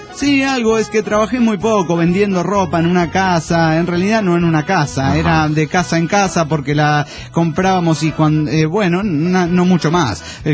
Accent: Axochiapan, Morelos, Mexico; de Axo Chapa, Morelos

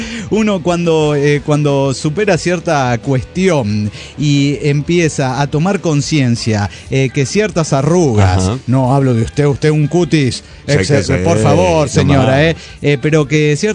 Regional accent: Cuauhtémoc, Chihuahua, Mexico; Soy el autosuicida de Ciudad Cuauhtémoc, Chihuahua.

